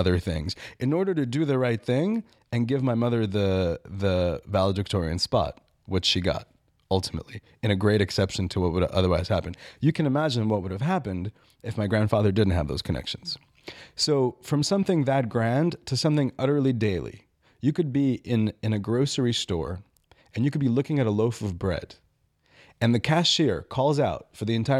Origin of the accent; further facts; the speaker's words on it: Minsk, Belarus; English is a second language; I'm from Minsk, the capital of Belarus